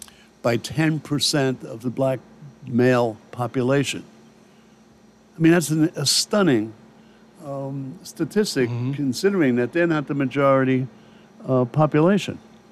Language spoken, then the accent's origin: English; New York City, New York, United States; Yeah, I was brought up in New York City, which is supposed to be a northern, you know, liberal place.